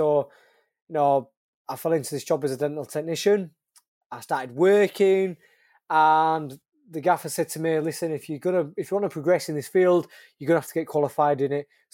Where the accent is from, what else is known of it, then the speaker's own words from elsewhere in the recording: Leeds, Yorkshire and the Humber, United Kingdom; I'm from Leeds.